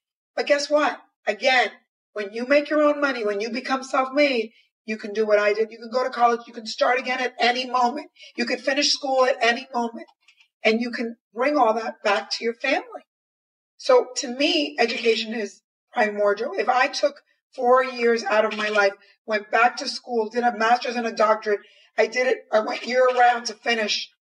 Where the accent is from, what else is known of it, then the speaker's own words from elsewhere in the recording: Teaneck, New Jersey, United States; also born or lived in New York / Latin America; now in Los Angeles, United States; I grew up in Teaneck, New Jersey. And then when I became an adult, moved to New York